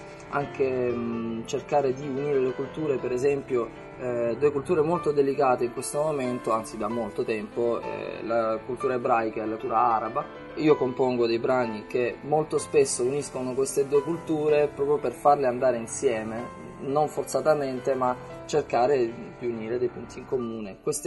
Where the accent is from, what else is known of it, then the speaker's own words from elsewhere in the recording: Brindisi, Apulia, Italy; Tutti e due veniamo da Brindisi, dalla Puglia